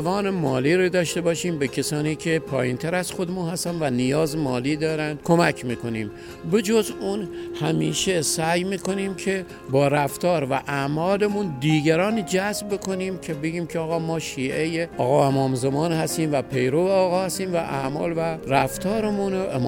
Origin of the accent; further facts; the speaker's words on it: Kerman, Iran; از شهرستان کرمان هستم در خدمتون